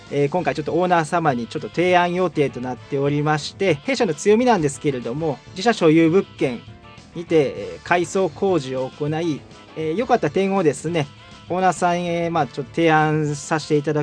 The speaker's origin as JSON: {"language": "Japanese", "region": "Osaka", "country": "Japan", "tie": "born there", "lives_now": "Kyoto, Japan", "said": "生まれはまあ大阪なんですけれども、現在は京都で一人暮らしをしております。"}